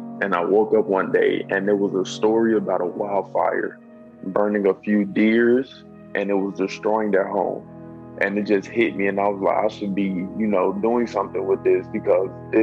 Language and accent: English; Clarksdale, Mississippi, United States; now in Georgia, United States; I'm 18 years old. I'm from Clarksdale, Mississippi, but I currently live in Georgia.